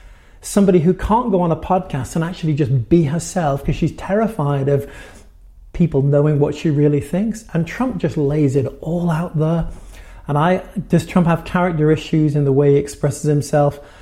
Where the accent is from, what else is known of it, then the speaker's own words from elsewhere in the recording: United Kingdom; And I have to say this as a Brit, some of you Brits will know what I mean here.